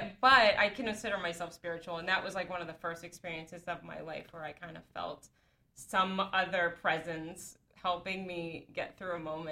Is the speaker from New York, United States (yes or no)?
no; Boston, Massachusetts, United States; also born or lived in Medford; I was brought up on the East Coast in Boston, Massachusetts. Hello, all my Boston people.